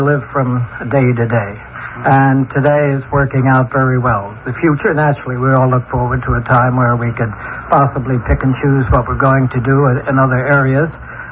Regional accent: New York City, New York, United States; Absolutely. Born and bred in New York. Well, I've lived in all the boroughs but Staten Island.

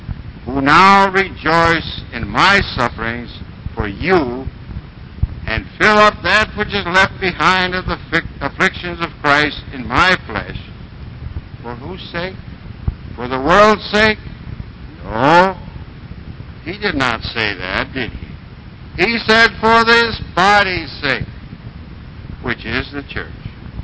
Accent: England, United Kingdom; Sure, they're French brethren, German brethren, I'm English.

